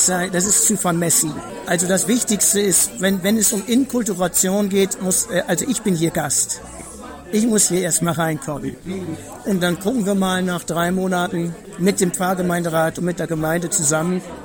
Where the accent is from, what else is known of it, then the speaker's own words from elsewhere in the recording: Lower Saxony, Germany; now in Australia; Ich bin 61 Jahre alt. Ich komme aus dem Bistum Osnabrück, also aus der Nähe auch von Osnabrück. Osnabrück ist ungefähr 100 Kilometer von Hamburg entfernt, also ein Norddeutscher.